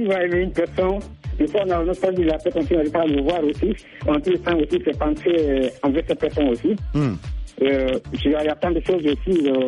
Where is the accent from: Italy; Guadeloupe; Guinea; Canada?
Guinea; je suis de la Guinée-Conakry.